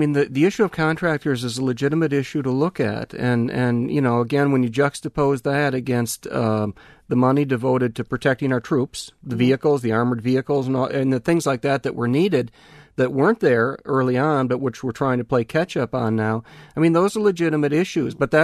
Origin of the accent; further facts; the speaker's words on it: United States; As an American, I find distasteful.